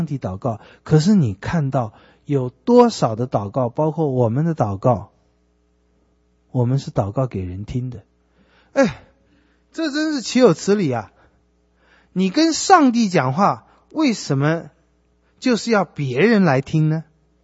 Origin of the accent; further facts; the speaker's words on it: China; 这一点我又觉得我们中国人有个很大麻烦，因为中国人也是好面子